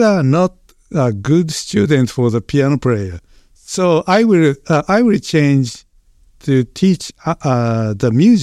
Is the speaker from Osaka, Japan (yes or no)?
yes; Osaka, Japan; English is a second language; So I moved in Osaka prefecture from the Osaka city to some suburban place.